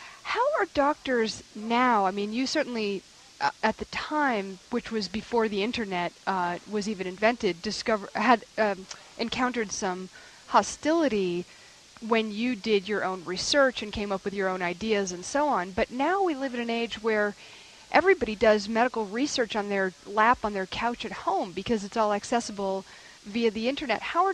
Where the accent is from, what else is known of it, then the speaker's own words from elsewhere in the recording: United States; Well, as an American, I would like to say I think it is an indictment of the U.S. system